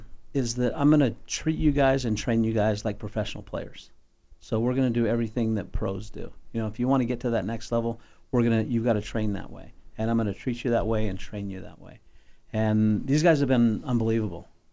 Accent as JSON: {"language": "English", "region": "Utah", "country": "United States", "tie": "born or raised there", "said": "Well, actually, I'm from Utah, and so I grew up here. My family's here."}